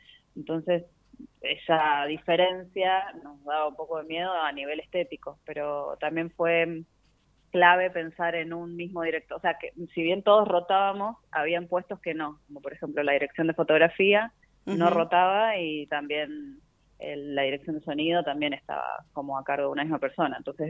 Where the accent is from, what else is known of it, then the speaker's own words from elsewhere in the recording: Mendoza, Argentina; Yo en este caso soy de Mendoza